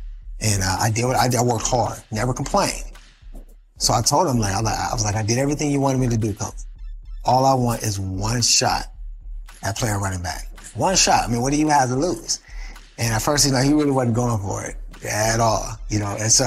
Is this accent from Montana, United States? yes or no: no; Cleveland, Ohio, United States; born or raised there